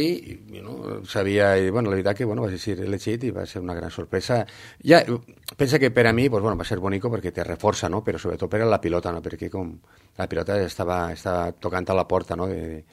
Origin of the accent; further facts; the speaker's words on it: Valencia, Valencian Community, Spain; però en València, jo soc de València i se coneixia molt poc